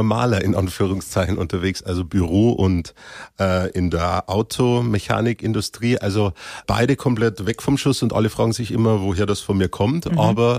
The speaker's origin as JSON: {"language": "German", "town": "Cham", "region": "Bavaria", "country": "Germany", "tie": "born there", "said": "Aber ich bin in Cham selber geboren, ja."}